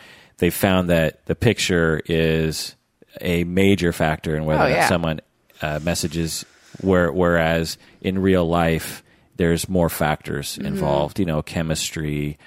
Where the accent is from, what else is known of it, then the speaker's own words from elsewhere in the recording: Pacific Northwest, United States; it took me probably 30 years to even figure out what you just said, because growing up in the Northwest, it's just assumed.